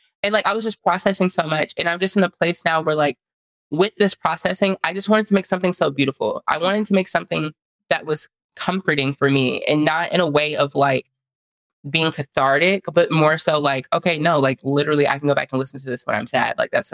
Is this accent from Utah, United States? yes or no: no; Houston, Texas, United States; I'm from Houston. So we relate so much on everything.